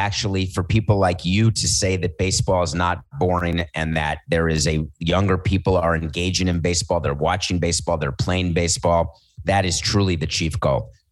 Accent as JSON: {"language": "English", "town": "New York City", "region": "New York", "country": "United States", "tie": "born or raised there", "said": "I have, because I grew up in New York City, so I feel like I have been in more buildings."}